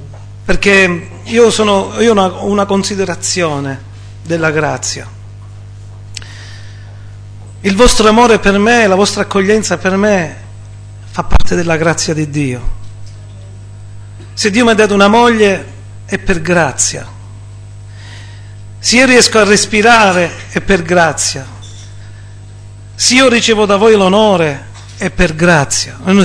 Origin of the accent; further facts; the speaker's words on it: Cosenza, Calabria, Italy; sono di Cosenza